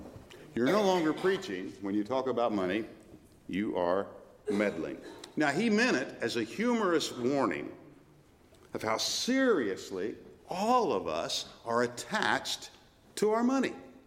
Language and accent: English; Illinois, United States; in the church in which I grew up in Illinois, in my hometown.